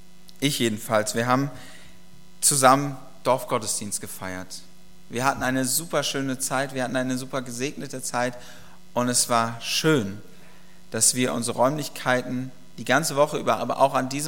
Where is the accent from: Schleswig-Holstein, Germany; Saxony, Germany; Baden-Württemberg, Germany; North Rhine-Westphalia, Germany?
North Rhine-Westphalia, Germany; wie man es bei uns im Ruhrgebiet sagt oder im Rheingebiet.